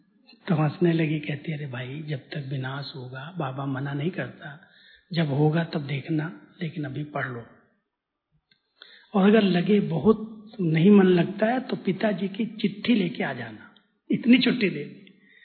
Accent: Uttar Pradesh, India; moved away; क्योंकि मैं यूपी से आया था

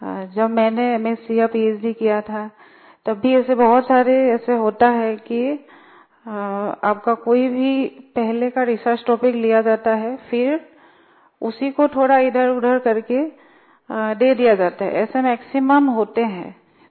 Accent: Jodhpur, Rajasthan, India; और मैं जोधपुर से आई हूँ

